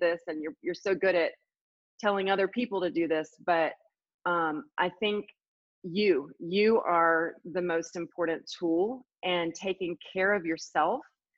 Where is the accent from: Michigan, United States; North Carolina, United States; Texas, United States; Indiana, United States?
North Carolina, United States; Greensboro; now in Colorado, United States; I'm from Greensboro, North Carolina. Carolina girl.